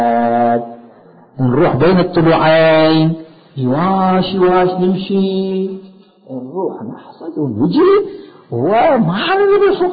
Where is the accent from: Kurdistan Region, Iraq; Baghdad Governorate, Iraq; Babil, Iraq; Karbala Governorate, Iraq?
Karbala Governorate, Iraq; Karbala; كان عندنا في كربلاء شخص